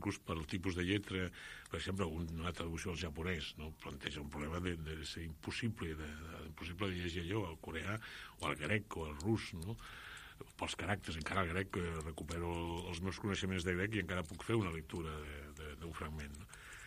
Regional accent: Barcelona, Catalonia, Spain; soc de Barcelona, en primer lloc, no? Després em reconec com a membre d'una d'una consciència i d'una comunitat catalana, i després tinc suficients arrels a tota Espanya pels fets originals de la meva família

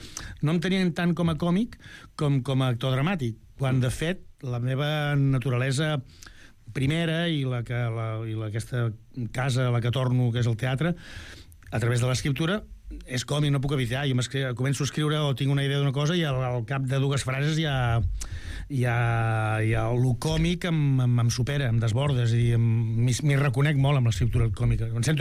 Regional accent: Vilanova i la Geltrú, Catalonia, Spain; accent: Vilanova; jo, que no només no sóc belga, tinc accent de Vilanova

